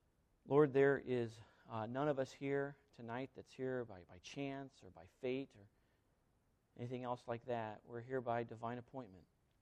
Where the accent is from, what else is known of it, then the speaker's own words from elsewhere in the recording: Milford, Indiana, United States; I was working at a factory in my hometown of Milford, Indiana, which is about almost 3 hours straight east of here.